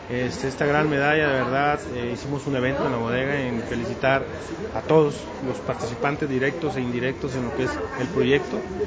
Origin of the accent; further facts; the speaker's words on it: Valle de Guadalupe, Baja California, Mexico; Yo soy nacido en el Valle de Guadalupe, tengo toda la vida, soy tercera generación.